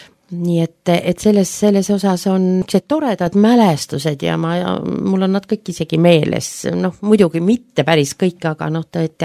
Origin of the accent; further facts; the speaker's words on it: Pärnu, Pärnu County, Estonia; Mina sündisin Pärnu linnas, ühes imelises suvelinnas, nagu me kõik teame.